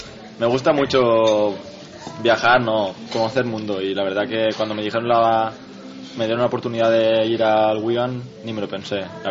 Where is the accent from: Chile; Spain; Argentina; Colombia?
Spain; Xàtiva, Valencian Community; No soy de Cuart, soy de Sátiva.